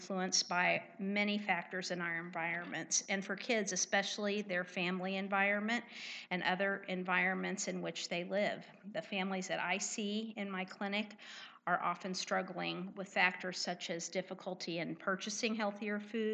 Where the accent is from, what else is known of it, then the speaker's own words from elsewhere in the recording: Weston, Missouri, United States; and I grew up in Weston, Missouri, and then went to school